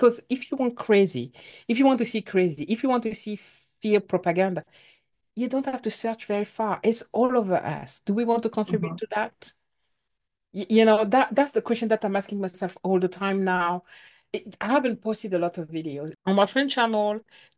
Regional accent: France; English is a second language; We may be African, we grew up in France, we don't have the culture African anymore

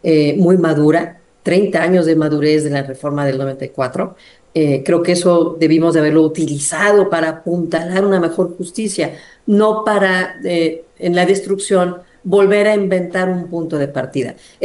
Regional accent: Monterrey, Nuevo León, Mexico; Yo soy regia y pues así somos acá en mi tierra, ¿no?

